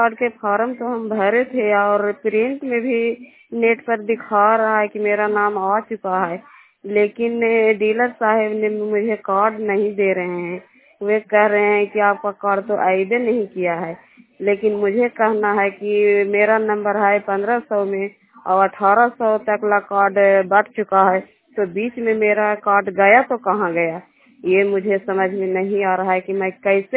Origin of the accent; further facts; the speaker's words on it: Madhopur, Bihar, India; ग्राम post Madhopur, थाना चंडी, जिला नालंदा के निवासी हूँ।